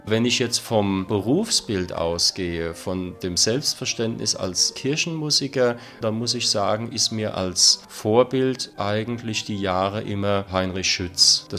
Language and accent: German; Worms, Rhineland-Palatinate, Germany; Ich bin gebürtig aus Worms und habe das schon als Bub und nachher als Jugendlicher so mitgekriegt